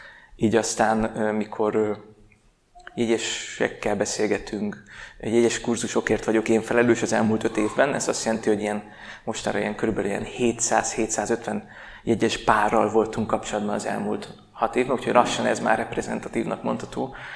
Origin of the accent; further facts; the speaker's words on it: Mosonmagyaróvár, Győr-Moson-Sopron, Hungary; És én is Nyugat-Magyarországról származom, Mosonmagyaróváron születtem, meg ott is nőttem föl.